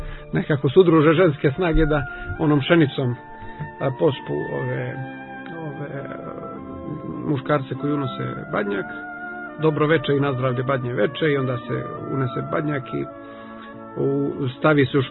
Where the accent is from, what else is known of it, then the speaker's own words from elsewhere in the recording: Montenegro; jer mi smo, moja porodica je iz Stare Crne Gore, ali smo odrasli dolje na Primorju